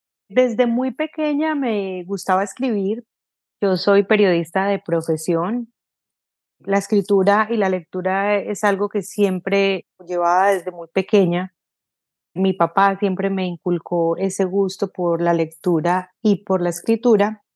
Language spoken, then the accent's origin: Spanish; Colombia; el blog se fue viral después de que salió en un periódico en Colombia, en mi país de origen, aunque estaba en ese momento viviendo en Estados Unidos.